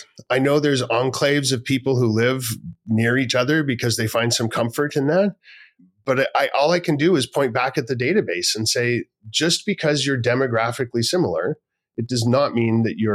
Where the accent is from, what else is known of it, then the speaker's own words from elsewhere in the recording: Canada; I mean, as a Canadian, I was like, oh, I want Canada to have its own region.